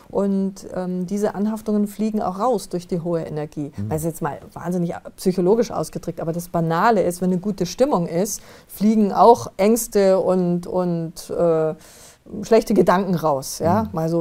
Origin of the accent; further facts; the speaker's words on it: Munich, Bavaria, Germany; Also ich spreche jetzt aus der Erfahrung, ich komme aus München